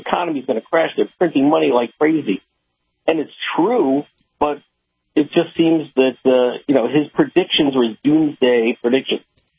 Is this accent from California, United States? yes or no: no; Connecticut, United States; I'm still from Connecticut. I got one foot in New Hampshire, one still in Connecticut.